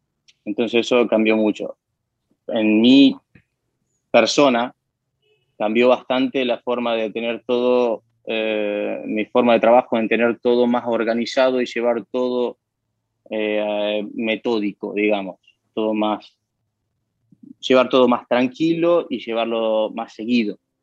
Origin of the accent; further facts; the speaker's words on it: Argentina; Que hay veces que, como gran argentino, queremos cortar pasos y llegar a las cosas más rápidas.